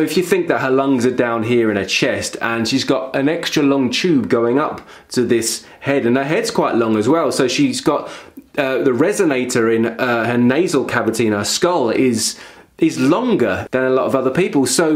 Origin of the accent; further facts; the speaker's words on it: England, United Kingdom; now in Finland; I don't live in America, I don't watch American TV or news. I actually live in Finland, but I'm from England and I've got Irish family